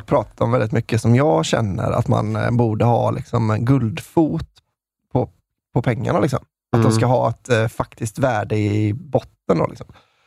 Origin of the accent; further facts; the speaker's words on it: Sweden; Jag är svensk.